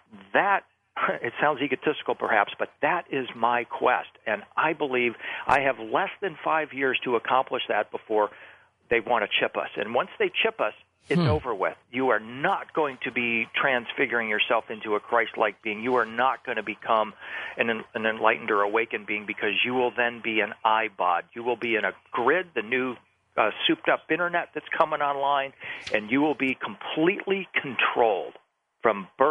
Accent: United States; have them look down their nose at me because I'm an American.

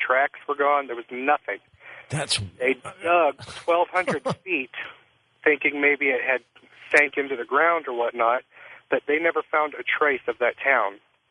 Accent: Colorado, United States; now in Wichita, United States; I'm from Colorado originally

